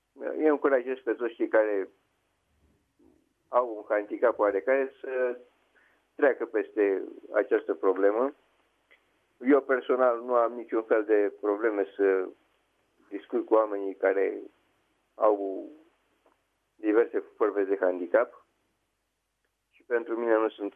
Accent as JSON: {"language": "Romanian", "region": "Bucharest", "country": "Romania", "said": "din București."}